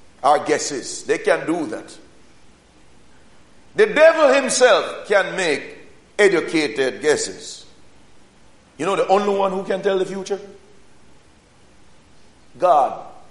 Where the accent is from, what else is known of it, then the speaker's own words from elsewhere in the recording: Jamaica; In my village where I grew up in Jamaica